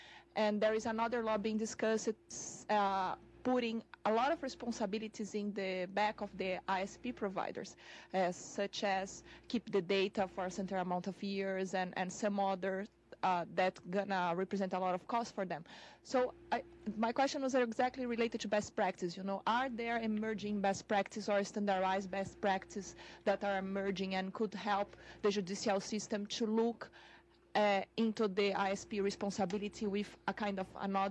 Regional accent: Brazil; I'm originally from Brazil

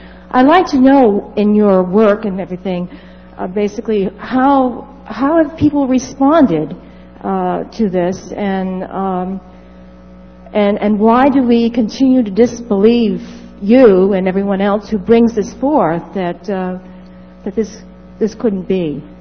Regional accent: New York City, New York, United States; I'm from New York City, by the way

